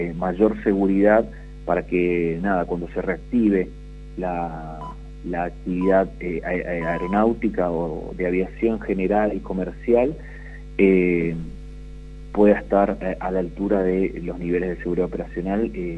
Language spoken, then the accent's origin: Spanish; Corrientes, Argentina; born there; now in Resistencia, Argentina; yo soy correntino de nacimiento, pero bueno, hace ya casi 20 años que estoy en Resistencia, así que ya me considero un chaqueño más.